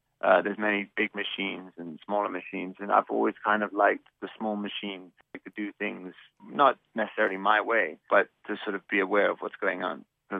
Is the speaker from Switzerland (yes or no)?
yes; Switzerland; also born or lived in London; I'm born in London, but I grew up in Switzerland. I spent a lot of time sort of living, traveling through Italy growing up because we always had family there. And then spent a lot of time in America.